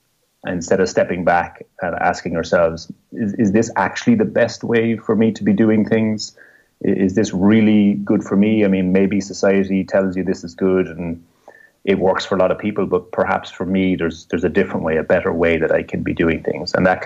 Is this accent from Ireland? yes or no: yes; Ireland; And I'm from Ireland, but I was working a job in the US, in the United States, for 3 years.